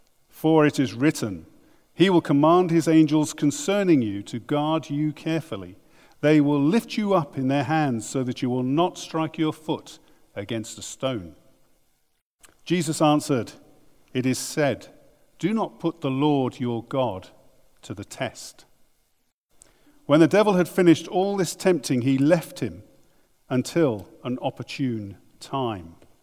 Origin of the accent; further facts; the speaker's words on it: Swindon, South West England, United Kingdom; moved away as an adult; I was brought up in Swindon